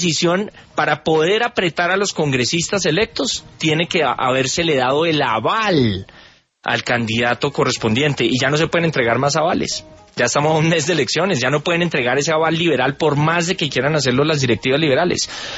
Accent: Colombia; lo que tenemos que hacer como colombianos es

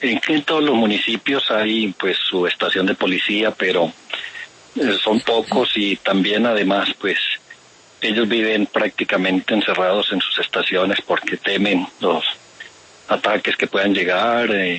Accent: Antioquia, Colombia; now in Ocaña, Colombia; Yo soy incluso del interior del país, yo soy de Antioquia, llevo 4 años aquí en Ocaña como obispo

